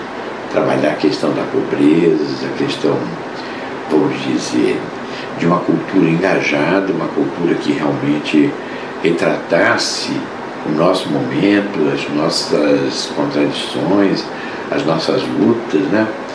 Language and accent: Portuguese; Santos, São Paulo, Brazil; Olha, Santos, que é a cidade de onde eu venho, uma cidade muito politizada. Na rua que eu morava tinha os líderes portuários, nasci na época da guerra, e meu pai foi um revolucionário constitucionalista, minha mãe era educadora.